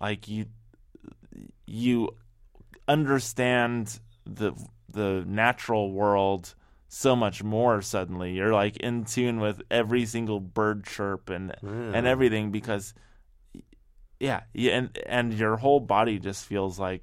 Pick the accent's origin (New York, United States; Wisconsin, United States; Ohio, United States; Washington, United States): Washington, United States; Seattle; I'm originally from Seattle, so yeah, a lot of friends had been there and kept telling me about how amazing it was to make music there.